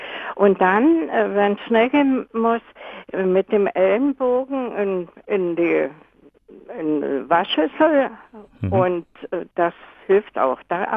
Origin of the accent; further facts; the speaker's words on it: Germany; Ich bin aus der DDR.